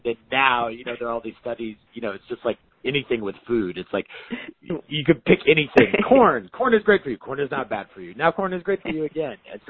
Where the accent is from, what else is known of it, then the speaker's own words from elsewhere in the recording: Oklahoma, United States; And, you know, I grew up in Oklahoma.